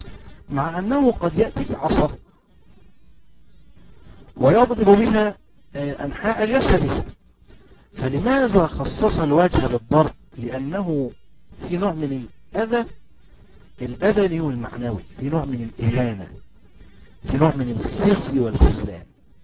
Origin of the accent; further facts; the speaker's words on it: Egypt; يعني مثلا أنا مثلا مصري